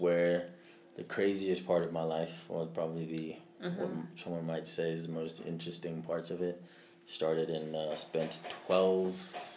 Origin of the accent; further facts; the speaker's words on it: Zimbabwe; born there; I was born here in Zimbabwe, went to Gateway High School and then Prince Edward School.